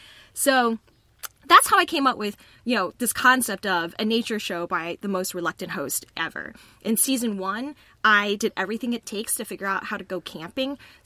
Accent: Texas, United States; I'm a Texan. I'm Vietnamese.

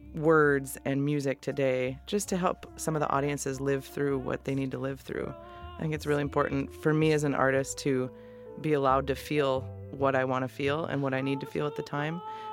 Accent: North Dakota, United States; I'm from North Dakota. I don't know where Greg's originally from, but we're all Midwestern mutts. I think I haven't lived anywhere but the Midwest.

